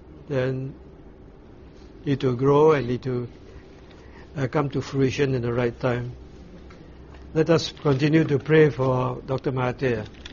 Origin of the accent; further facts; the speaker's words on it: Malaysia; I was staying at the Student Christian Center because I came from Malaysia.